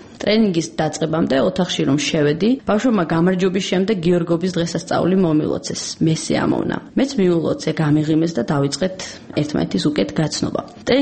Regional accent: Ozurgeti, Guria, Georgia; ამ ცენტრში გატარებულმა რამდენიმე საათმა ჩემი ბავშვობა გამახსენა. ოზურგეთში თუ რაიმე სახის ბავშვთა გაერთიანება იყო, ყველგან ვიყავი ჩართული.

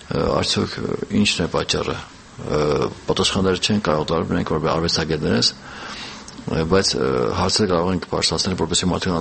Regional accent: Georgia; երկուսը Վրաստանից ենք, վրացը հայ

